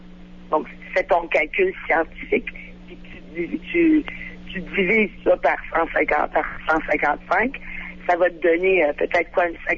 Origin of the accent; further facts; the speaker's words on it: Montreal, Quebec, Canada; now in Cameroon; je suis originaire de Montréal, du nord de Montréal, et ça fait une quinzaine d'années là, que je suis au Cameroun.